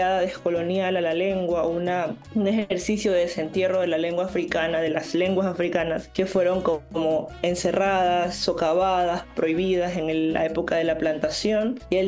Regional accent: Esmeraldas, Ecuador; tengo 31 años, soy ecuatoriana de Esmeraldas

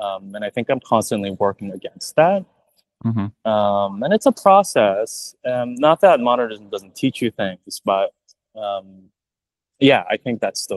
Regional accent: Jacksonville, Florida, United States; also born or lived in Fresno; Which is where I grew up in Jacksonville.

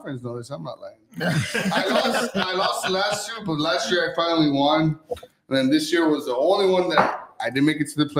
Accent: Houston, Texas, United States; born there; I was born in Houston

